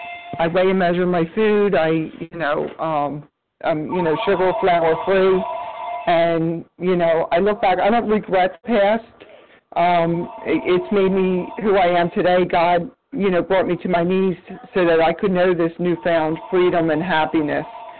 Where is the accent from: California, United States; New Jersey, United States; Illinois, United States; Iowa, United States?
New Jersey, United States; Medford; from Medford, New Jersey.